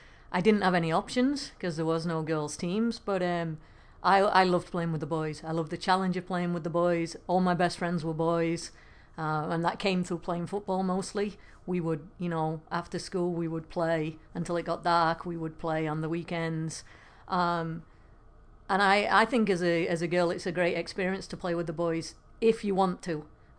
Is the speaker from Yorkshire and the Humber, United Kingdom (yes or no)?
yes; Doncaster, Yorkshire and the Humber, United Kingdom; So I grew up in England. I'm from Doncaster, which is in Yorkshire.